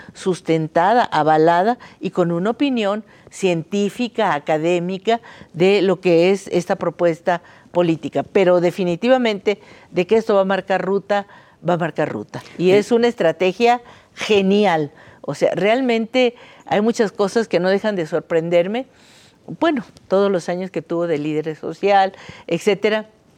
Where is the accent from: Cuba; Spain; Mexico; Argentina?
Mexico; Jalisco; Y a mí me duele mucho como mexicana y como jalisciense, como mujer, madre de familia, abuela, académica